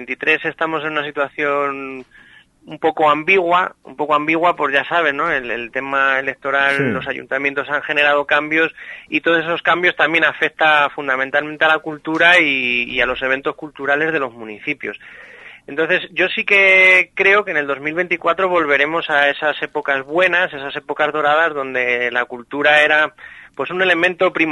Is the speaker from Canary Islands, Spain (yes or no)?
no; Salamanca, Castile and León, Spain; me permitieron tocar fuera de España, fuera de mi tierra, de Salamanca, empezar a ser más conocido.